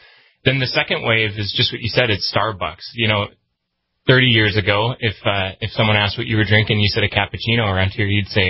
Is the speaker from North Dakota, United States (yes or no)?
yes; Hazen, North Dakota, United States; Well, I grew up in Hazen, the heart of Sakakawea South Shore.